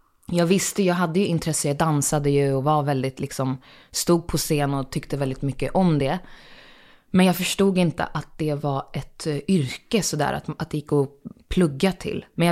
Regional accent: Akalla, Stockholm County, Sweden; Att jag är uppvuxen i Akalla, att jag bott där i 22 år.

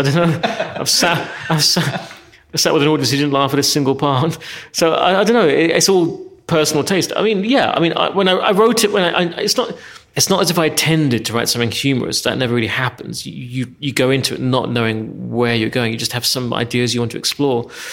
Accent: England, United Kingdom; growing up in England

